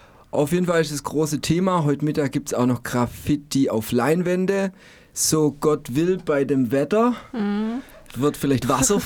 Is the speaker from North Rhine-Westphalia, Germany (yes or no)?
no; Stuttgart, Baden-Württemberg, Germany; ich komme aus Stuttgart, wie man hören tut.